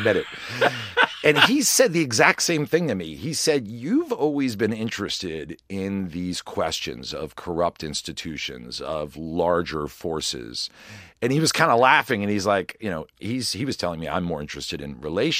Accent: Worcester, Massachusetts, United States; also born or lived in Philadelphia area; We lived in Worcester, Massachusetts, pretty tough area of Worcester. And then outside Philadelphia, ended up going to Temple University.

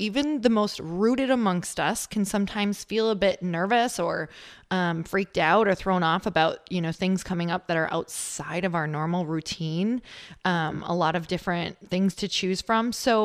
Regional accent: Midwest, United States; now in California, United States; You know, I'm from the Midwest, so I live in California now

